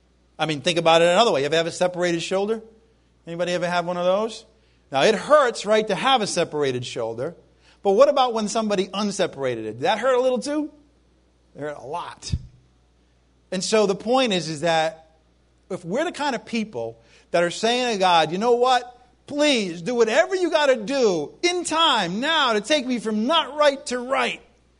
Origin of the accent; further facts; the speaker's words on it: New England, United States; Hey, how about those, I'm from New England, Patriots?